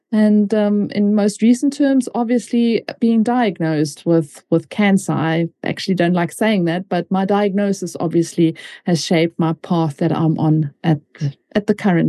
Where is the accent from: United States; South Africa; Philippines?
South Africa; moved away as an adult; growing up in a foreign country, growing up in South Africa as well. I mean, South Africa was politically quite involved, and it was a completely different time to what it is now when I grew up there.